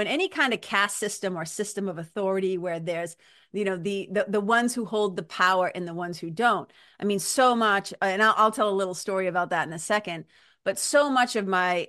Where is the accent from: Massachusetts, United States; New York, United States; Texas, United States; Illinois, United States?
Massachusetts, United States; Lawrence; also born or lived in Boston; Like, I'm a kid from Massachusetts, from like Lawrence, Mass, and Boston, Mass.